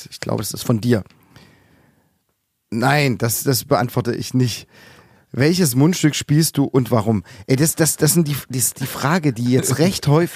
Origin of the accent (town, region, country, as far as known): Vogtland, Germany; born or raised there